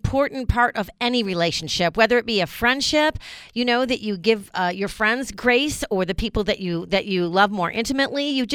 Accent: Watertown, New York, United States; You know I'm from Watertown.

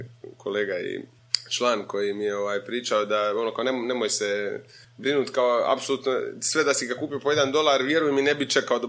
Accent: Dubrovnik, Dubrovnik-Neretva County, Croatia; now in Zagreb, Croatia; dakle ja sam iz Dubrovnika, izvorno, mislim, sad sam već u Zagrebu gotovo isto koliko u Dubrovniku

